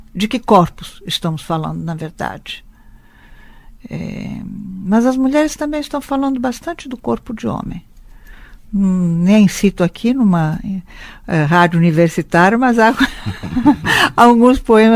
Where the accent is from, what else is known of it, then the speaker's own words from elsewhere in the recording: Italy; porque eu, sendo italiana, nasci na África.